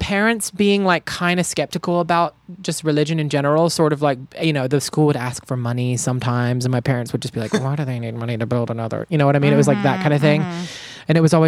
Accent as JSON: {"language": "English", "region": "the South", "country": "United States", "tie": "born or raised there", "said": "growing up in the South and being gay, I was around country music and I really took a liking to country pop music."}